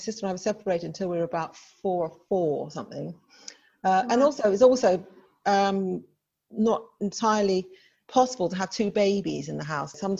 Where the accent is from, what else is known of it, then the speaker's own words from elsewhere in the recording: London, United Kingdom; born there; I was born in Hackney, London, Hackney Hospital.